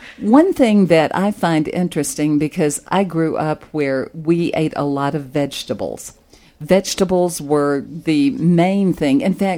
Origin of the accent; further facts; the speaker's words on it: the South, United States; I grew up in the South where we had fried chicken every single Sunday, I think it was.